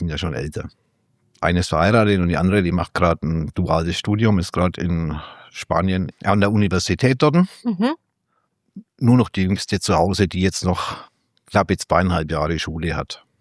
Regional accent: Ansbach, Bavaria, Germany; ich bin gebürtiger Mittelfranke, ich komme aus Ansbach.

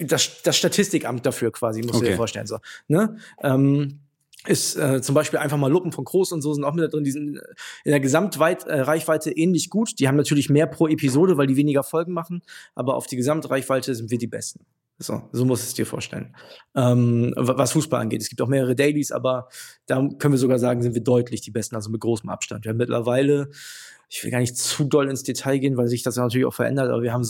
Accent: Wilhelmshaven, Lower Saxony, Germany; now in Berlin, Germany; Genau, ich komme aus Wilhelmshaven, also wir kommen aus der gleichen Stadt. Mittlerweile lebe ich aktuell in Berlin

